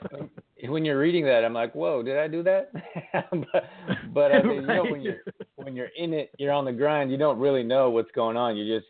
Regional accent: Canada; I grew up in Canada.

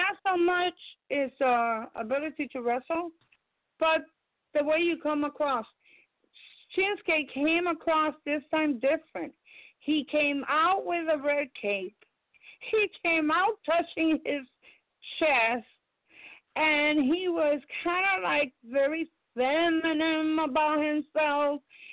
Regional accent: Philadelphia, Pennsylvania, United States; you gotta step up your game because we're from Philly too, and it's a shame that you're looking like a chump out there.

